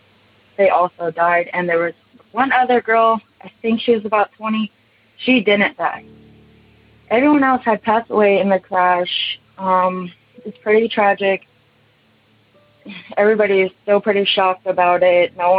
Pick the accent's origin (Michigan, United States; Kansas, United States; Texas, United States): Kansas, United States; I'm from Kansas.